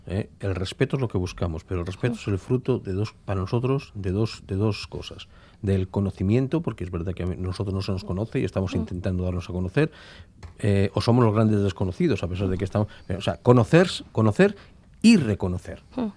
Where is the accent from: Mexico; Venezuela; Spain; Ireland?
Spain; Bilbao, Basque Country; Mi padre tiene 74 años y ha nacido en la calle Santa María. Somos de Bilbao de toda la vida. Somos más vascos que muchos vascos